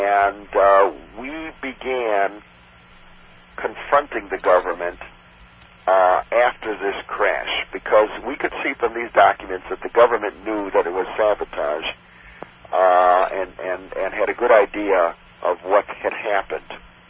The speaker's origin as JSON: {"language": "English", "town": "Chicago", "region": "Illinois", "country": "United States", "tie": "born or raised there", "said": "Since it happened in my hometown of Chicago, we took great interest in this."}